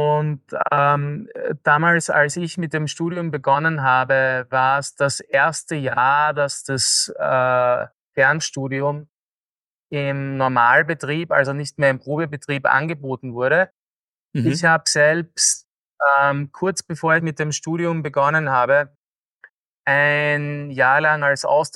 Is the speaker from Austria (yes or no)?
yes; Austria; Ich bin Österreicher, deine Hörer wahrscheinlich gut vernehmen können. Hab deshalb in Österreich Jus studiert